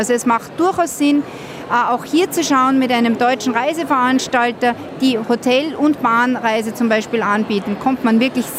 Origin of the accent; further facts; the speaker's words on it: Salzburg, Austria; als Salzburger haben wir uns natürlich unheimlich gefreut